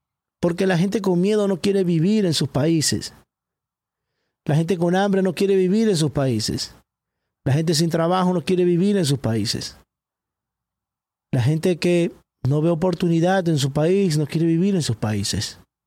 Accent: Ecuador; moved away as an adult; Pero yo en mi país no tuve que reclamarles nada. Si me hubiese quedado en Ecuador para ser bombero, yo ahorita estuviera como jefe de bombero

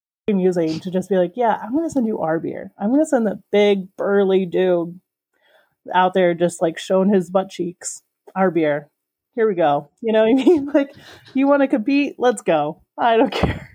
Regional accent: Chicago, Illinois, United States; now in Milwaukee, United States; we were on at Malort Fest here in Milwaukee because they hosted a Malort Fest. And it's like, well, we're also from Chicago.

